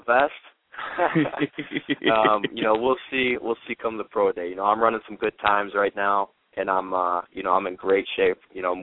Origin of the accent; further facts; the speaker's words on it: Chicago, Illinois, United States; Well, I'm from the Chicagoland area, so it'd be the Chicago Bears.